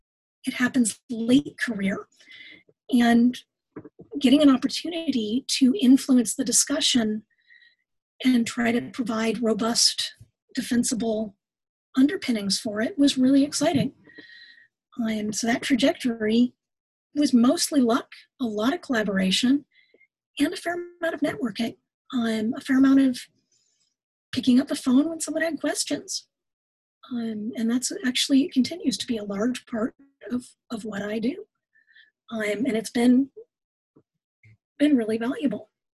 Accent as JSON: {"language": "English", "region": "California", "country": "United States", "tie": "born or raised there", "said": "I grew up in California, and I grew up paying a lot of attention to water rights in California and water restrictions and in the desert Southwest."}